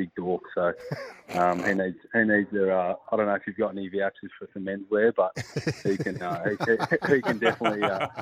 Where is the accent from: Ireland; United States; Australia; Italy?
Australia; Perth, Western Australia; I'm from Perth, so yeah. I didn't really know what rugby league was until I moved here.